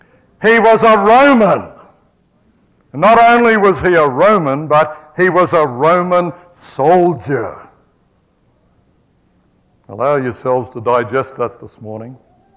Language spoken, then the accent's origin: English; Melbourne, Victoria, Australia; I'm from Melbourne, and I used to praise God every day that there were 400 miles of water between Melbourne and the island state of Tasmania, that we weren't connected even.